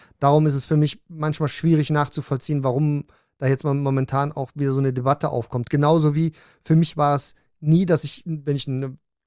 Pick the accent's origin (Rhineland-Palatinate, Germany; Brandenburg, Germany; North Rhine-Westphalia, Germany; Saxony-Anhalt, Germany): North Rhine-Westphalia, Germany; Cologne; Da war ich quasi die Minderheit in Köln, in dem Ort, wo ich aufgewachsen bin.